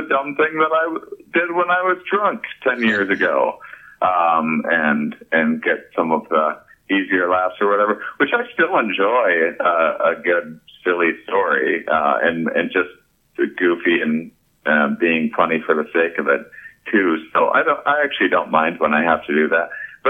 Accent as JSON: {"language": "English", "town": "La Crosse", "region": "Wisconsin", "country": "United States", "said": "And, you know, I'm also from La Crosse, Wisconsin, so I'm kind"}